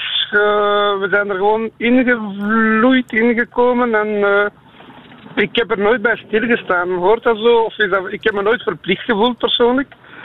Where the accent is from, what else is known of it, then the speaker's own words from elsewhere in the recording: Brussels, Belgium; Ik ben niet uit Mortsel, uit Brussel.